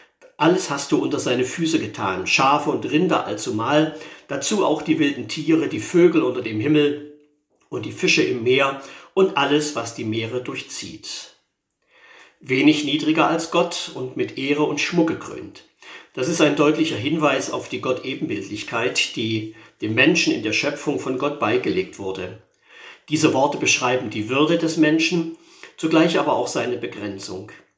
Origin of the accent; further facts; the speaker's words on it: Saxony-Anhalt, Germany; In meiner Heimat in der Nähe von Zeitz fuhren in den 70er Jahren die Mähdrescher zur Ernte aus